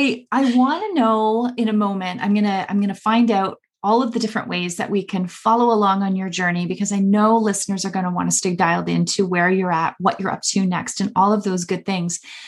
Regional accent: Ontario, Canada; I cannot believe, honestly, that we're both from Southwestern Ontario, that we're baseball families, three kids, all the things.

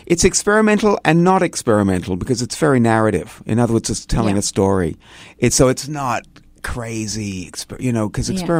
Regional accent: Australia; So I have to name and claim I'm Australian.

